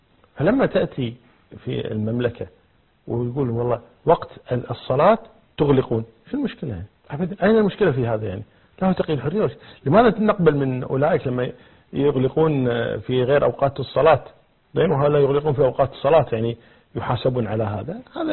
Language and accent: Arabic; Kuwait; الآن حتى عندنا في الكويت